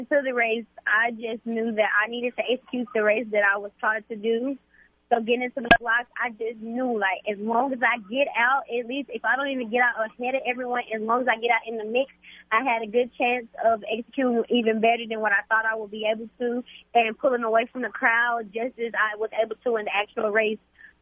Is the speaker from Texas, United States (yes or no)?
yes; Texas, United States; We went to Texas Relays and competed. Me being back in my home state, it just gives me this.